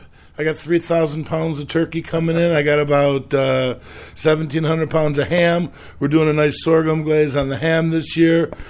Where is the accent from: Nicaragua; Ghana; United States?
United States; Chicago, Illinois; Yeah. You know, I'm originally from Chicago.